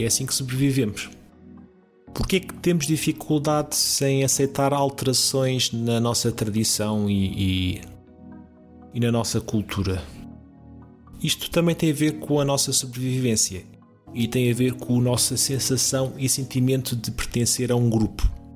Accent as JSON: {"language": "Portuguese", "country": "Portugal", "said": "criamos bacalhau, da maneira como nós portugueses conhecemos."}